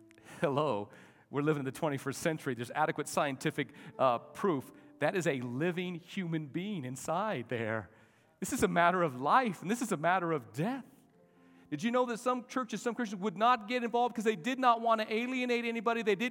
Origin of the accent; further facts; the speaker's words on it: Albuquerque, New Mexico, United States; I was raised in Albuquerque.